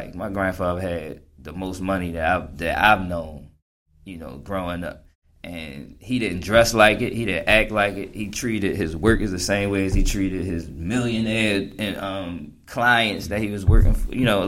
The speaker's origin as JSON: {"language": "English", "town": "Baltimore", "region": "Maryland", "country": "United States", "tie": "born or raised there", "said": "because when you're a child, first of all, growing up in Baltimore, like, you had to be tough."}